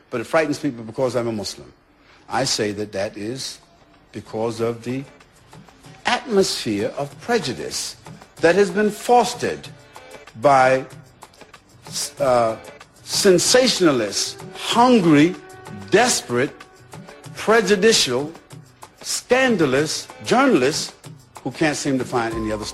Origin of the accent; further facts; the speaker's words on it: United States; I'm an American, first of all